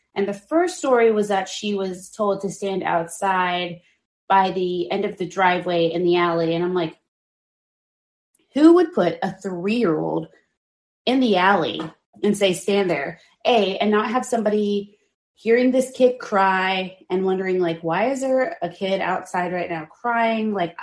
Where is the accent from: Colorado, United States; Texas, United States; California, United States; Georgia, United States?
Texas, United States; as a Texan, I already called bullshit because I was like, yeah, right, dude, coyotes.